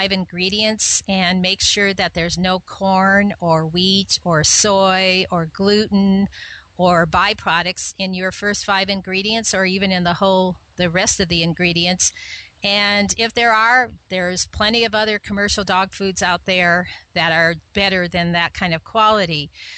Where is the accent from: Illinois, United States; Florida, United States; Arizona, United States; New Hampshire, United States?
Arizona, United States; Tubac; I went to the Tubac Olive Company, which is here in my hometown.